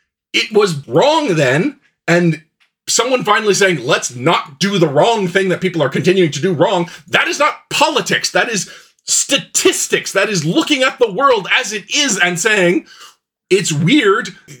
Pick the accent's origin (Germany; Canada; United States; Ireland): Canada; I'm baffled, quite frankly, as a Canadian looking